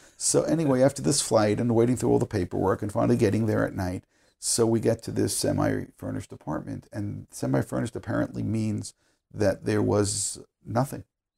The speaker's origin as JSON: {"language": "English", "town": "Bensonhurst", "region": "New York", "country": "United States", "tie": "born or raised there", "said": "And normally, I grew up in Bensonhurst, it's not so far from the water."}